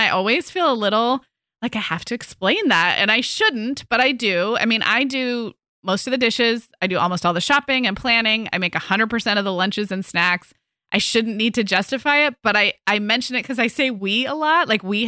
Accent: California, United States; moved away as an adult; when I moved to the Midwest from growing up in California

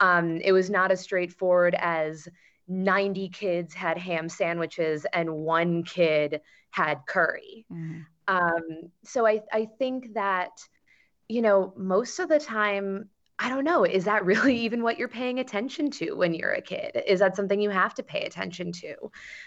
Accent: United States; I think that, being half white was certainly part of it, but also I was born and raised in America.

